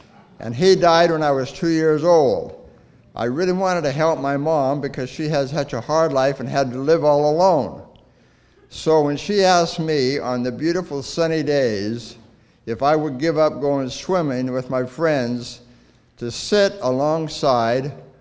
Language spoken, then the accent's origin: English; Anaconda, Montana, United States; born there; I was born in Anaconda, Montana, Harlan, in 1934.